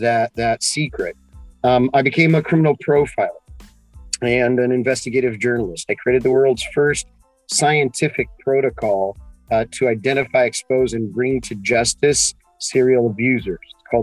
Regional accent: Brazil; Well, I'm originally from Brazil. I'm a political refugee.

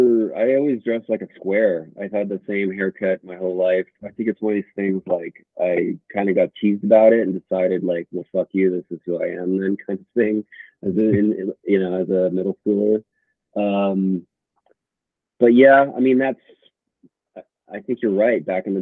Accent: West Coast, United States; But I grew up on the West Coast.

